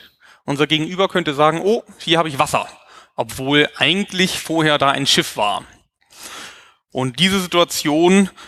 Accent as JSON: {"language": "German", "region": "Hamburg", "country": "Germany", "said": "das ist …. Hi …. Wir sind aus Hamburg"}